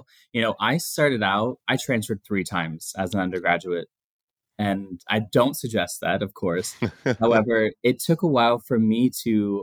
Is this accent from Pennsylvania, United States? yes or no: yes; Pennsylvania, United States; I'm from Pennsylvania. So when I came from Pennsylvania, I was like a big fish in a small pond.